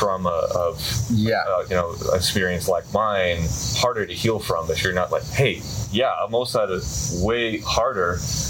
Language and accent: English; Midwest, United States; growing up in the Midwest, you kind of had that stigma of, you're just in flyover country, there's nothing special about